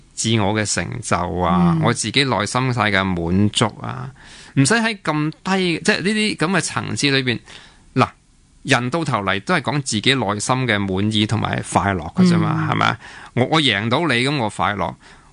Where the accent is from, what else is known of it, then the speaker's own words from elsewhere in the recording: China; 咁啊又外国人是尊重玄奘法师远多过我哋中国人